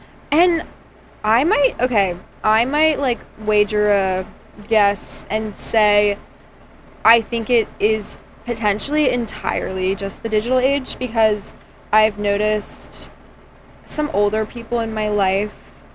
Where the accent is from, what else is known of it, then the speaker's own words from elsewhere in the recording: United States; That's what I live by in my life because I'm American.